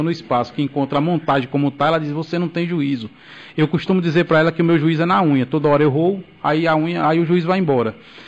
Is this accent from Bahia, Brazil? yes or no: yes; Campo Formoso, Bahia, Brazil; E Campo Formoso, eu digo porque é a minha cidade, que aqui eu sou brasileiro